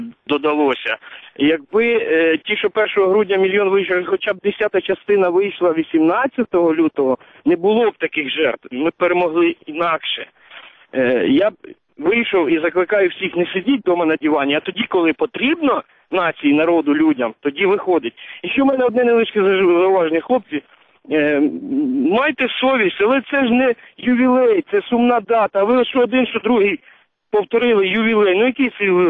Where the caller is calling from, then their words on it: Kyiv, Ukraine; я із Києва.